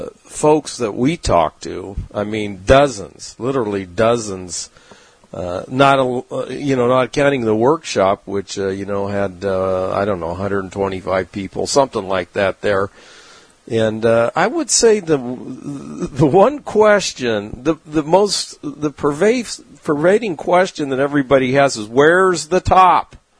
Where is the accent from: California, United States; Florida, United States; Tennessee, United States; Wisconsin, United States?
California, United States; But I'm from Southern California, so I've seen plenty of hubbub, in the biotech sector and the tech sector right there in San Diego.